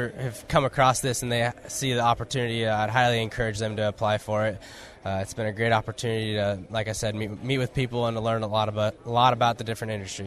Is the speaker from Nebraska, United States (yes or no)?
yes; Nebraska, United States; Well, I grew up in Nebraska, like a lot of the students there at the University of Nebraska-Lincoln. Grew up on a farm with my family.